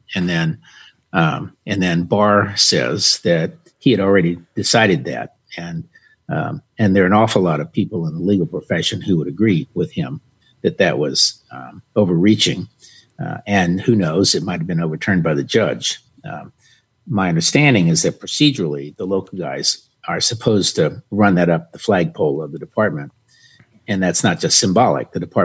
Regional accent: Southern United States, United States; You know, they all look the same, even though I'm a Southerner.

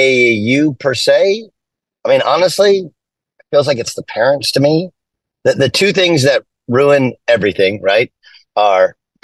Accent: California, United States; I grew up in Southern California.

